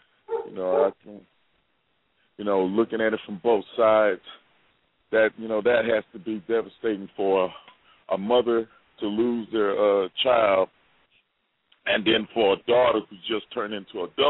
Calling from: Dallas, Texas, United States; calling from Dallas.

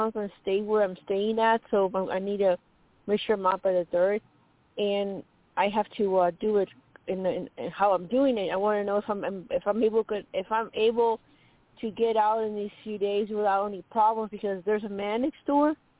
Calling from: Denver, Colorado, United States; U.S. Colorado, Denver.

